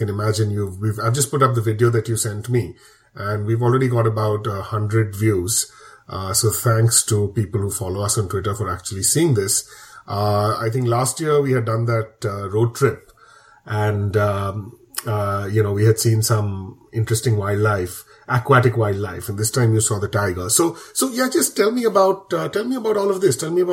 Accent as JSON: {"language": "English", "country": "India", "said": "whether it's conversations that, people have, as Indians or as Indian origin, people, we talk about, everything that's wrong with India"}